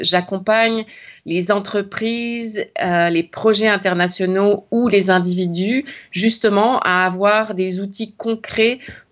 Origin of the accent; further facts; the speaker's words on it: France; Surtout quand on est français, on est très, très fort à savoir tout sur tout.